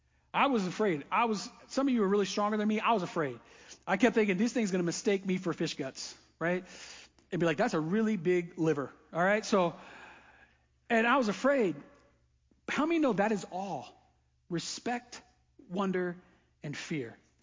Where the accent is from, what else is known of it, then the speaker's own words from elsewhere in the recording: Florida, United States; I grew up in Florida, most of you know that, my whole life.